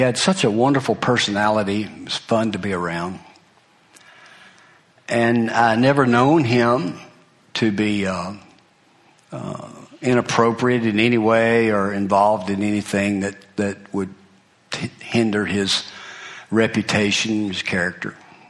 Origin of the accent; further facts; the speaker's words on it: Alabama, United States; I'm from the Uetown area, and they're kind of like Childersburg, Sylacauga, closely adjoined.